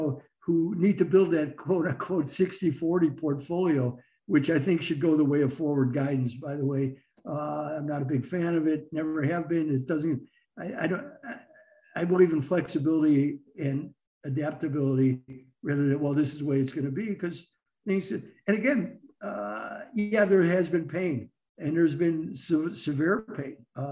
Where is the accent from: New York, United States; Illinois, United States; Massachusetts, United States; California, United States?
Illinois, United States; Chicago; I'm from Chicago, so I would have to go down to 57th and Woodlawn in order to experience it in full blown force.